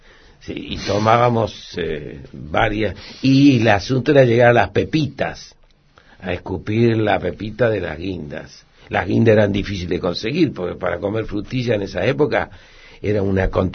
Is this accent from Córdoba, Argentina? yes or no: yes; Córdoba, Argentina; also born or lived in Santa Fe; yo soy de Córdoba, después de Santa Fe fui a Córdoba y yo tenía la moto